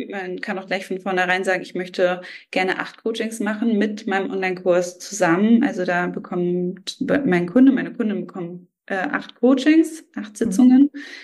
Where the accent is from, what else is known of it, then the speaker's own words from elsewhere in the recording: Rendsburg, Schleswig-Holstein, Germany; der kommt jetzt aus Hamburg und ich komme aus Rendsburg